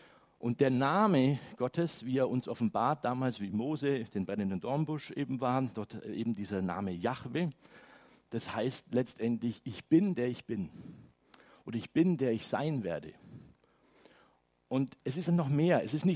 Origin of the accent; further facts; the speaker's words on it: Bavaria, Germany; Ich bin ja aus dem Bayerisch-Schwäbischen.